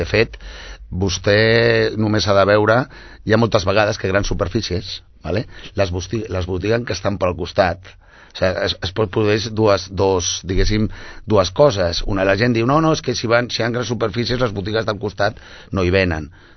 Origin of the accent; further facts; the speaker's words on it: Catalonia, Spain; jo soc català i estic parlant català perfectament ara.